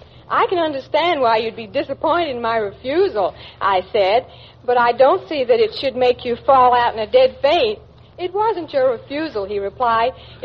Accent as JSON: {"language": "English", "town": "Jackson", "region": "Mississippi", "country": "United States", "lives_now": "Los Angeles, United States", "said": "Jackson, Mississippi."}